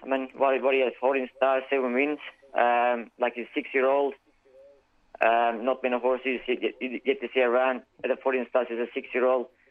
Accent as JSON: {"language": "English", "region": "Istanbul", "country": "Turkey", "tie": "born or raised there", "said": "Istanbul."}